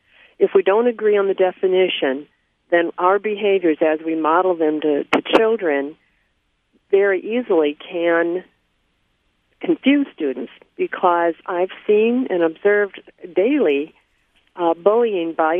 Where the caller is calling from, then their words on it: Appleton, Wisconsin, United States; you said I'm from Appleton, but I don't teach in the Appleton district.